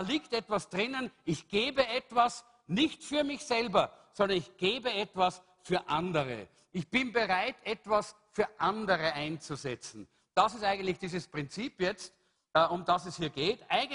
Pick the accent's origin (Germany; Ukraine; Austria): Austria; Salzburg; now in Vienna, Austria; Ich bin aus Salzburg, da ist es noch ein übliches Wort.